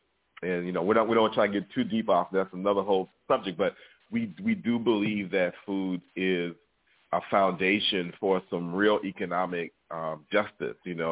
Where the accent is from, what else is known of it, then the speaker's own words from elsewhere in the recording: Boston, Massachusetts, United States; I'm from Boston, Massachusetts